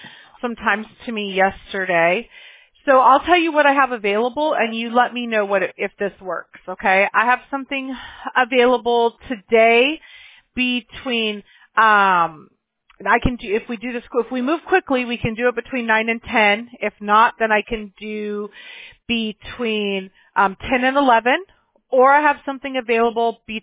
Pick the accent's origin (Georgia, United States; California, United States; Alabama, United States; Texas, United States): Alabama, United States; Mobile; born there; I was born in Mobile, Alabama, so I'm about as far south as you can get